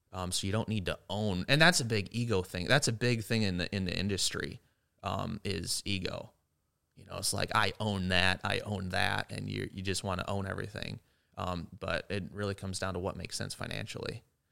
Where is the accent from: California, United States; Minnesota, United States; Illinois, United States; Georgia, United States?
Minnesota, United States; Austin; also born or lived in Rochester; I was born in Rochester, lived here till I think I was 3. And then my family moved to Austin, just about 45 minutes away. Grew up there.